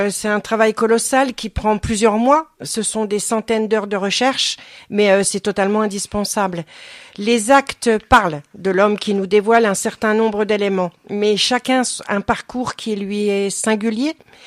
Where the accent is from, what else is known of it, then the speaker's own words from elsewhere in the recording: Charleville-Mézières, Grand Est, France; je suis née à Charleville-Mézières, j'ai vécu là-bas pendant toute la période criminelle de Fourniret.